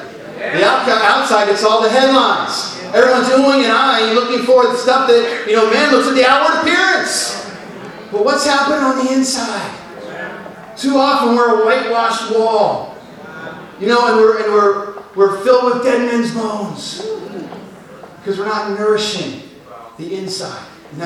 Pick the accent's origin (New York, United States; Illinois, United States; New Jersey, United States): New Jersey, United States; I grew up in Sussex County, and we grew up on 3 acres. We had chickens. We had a huge garden. We lived on a dirt road, and we were surrounded by farms.